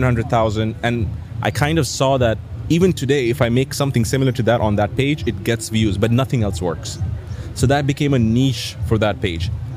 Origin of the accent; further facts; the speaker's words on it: Lebanon; I'm the co-founder of Brands for Less. I've been working on this for 25 years. I'm from Lebanon.